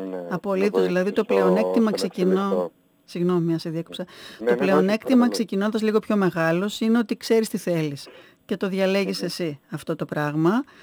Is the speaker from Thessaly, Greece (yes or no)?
no; Edessa, Central Macedonia, Greece; Από την Έδεσσα. Είναι από τα μέρη μου, γι' αυτό σε ρωτώ.